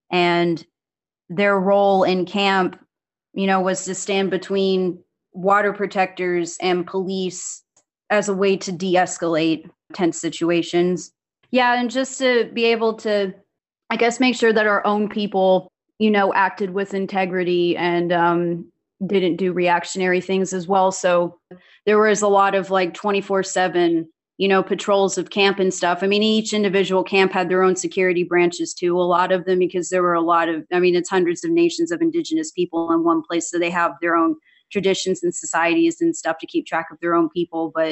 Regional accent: West Virginia, United States; having to go through like my own water crises living in West Virginia, being Appalachian

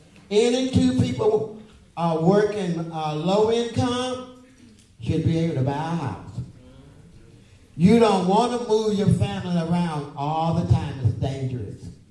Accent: Louisiana, United States; moved away as an adult; now in Portland, United States; when I came here from Louisiana to Portland, Oregon, I only live in two places. I came here to be free.

